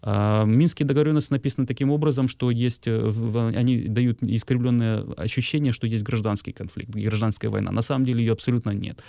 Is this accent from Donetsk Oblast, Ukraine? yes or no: yes; Donetsk, Donetsk Oblast, Ukraine; Я как дончанин могу сказать